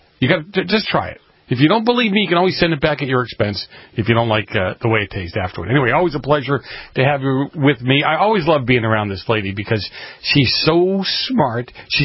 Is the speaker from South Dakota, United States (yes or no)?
no; Boston, Massachusetts, United States; when I grew up in Boston, that whole area, including Boston University